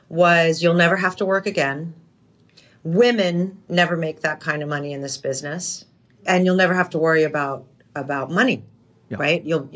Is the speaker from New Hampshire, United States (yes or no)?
yes; New Hampshire, United States; also born or lived in Europe / New York; I grew up in Europe and New York and New Hampshire.